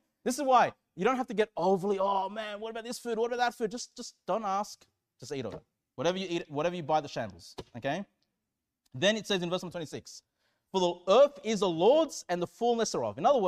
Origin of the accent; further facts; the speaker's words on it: Sydney, New South Wales, Australia; I grew up in Canley Vale in Sydney, and it was a very Asian immigrant area.